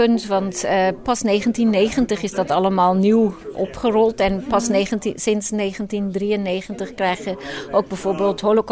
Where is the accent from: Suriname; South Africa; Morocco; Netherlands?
South Africa; now in Austria; naar Zuid-Afrika verhuisd, omdat mijn vader daar een interessante joboffer had, zoals dat heet, een werkgelegenheid. En daardoor ben ik in Zuid-Afrika opgegroeid, maar we hebben wel Nederlands thuis gesproken. Het is misschien met een klein tintje van andere talen erin.